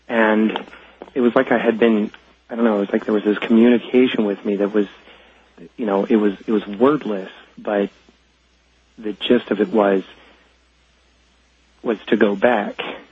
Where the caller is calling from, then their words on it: Pittsburgh, Pennsylvania, United States; I'm calling from Pittsburgh.